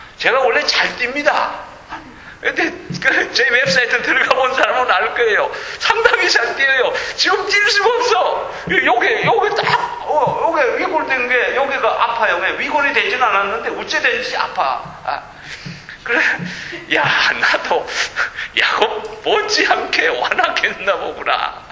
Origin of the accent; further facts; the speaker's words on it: South Korea; 한국에서 난 이제 어릴 적부터 이 모래밭에서 자라갖고 강가에 자라서 동네에서 실험 잘했습니다